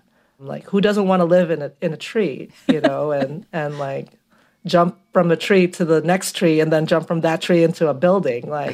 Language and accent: English; Philippines; because I grew up in the Philippines